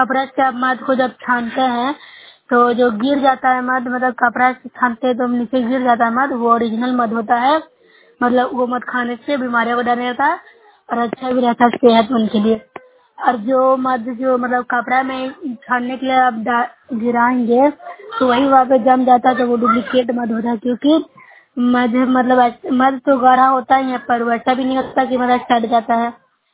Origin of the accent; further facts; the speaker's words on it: Bihar, India; मैं नूसा ब्लॉक से हूँ, जिला नालंदा की निवासी हूँ।